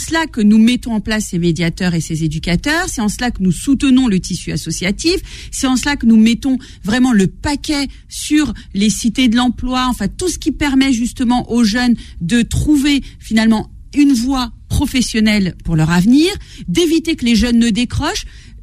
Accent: Trappes, Île-de-France, France; moi je suis une trappiste, comme on dit, donc je viens de Trappe et je sais ce que c'est que l'insécurité du quotidien.

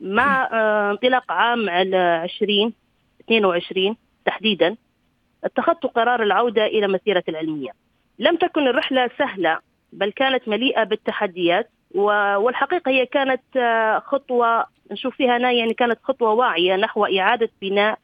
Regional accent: Benghazi, Libya; خاصة أننا في زمن في مدينتي كانت تنقلها أثار الحرب، وكانت فيها الأحلام مؤجلة في مدينة بنغازي

